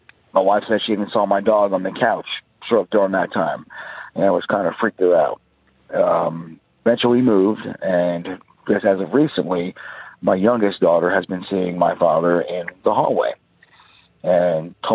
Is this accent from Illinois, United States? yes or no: no; Georgia, United States; I am from Georgia.